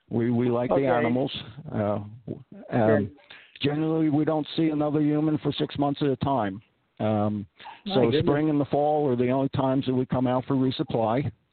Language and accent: English; Philadelphia, Pennsylvania, United States; born there; I was born in Philadelphia, and I certainly never set out to live this non-traditional life.